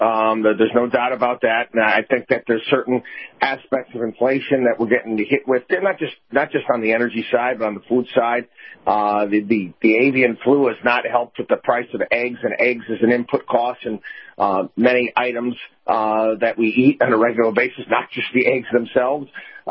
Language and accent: English; Albany, New York, United States; growing up in Albany, New York was teasing the state workers all the time